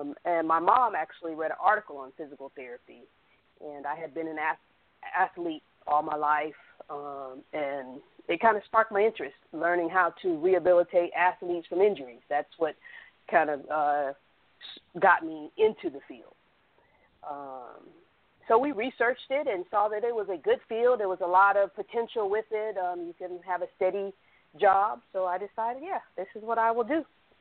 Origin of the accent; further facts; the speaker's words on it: Miami, Florida, United States; now in Atlanta, United States; I'm originally from Miami, Florida.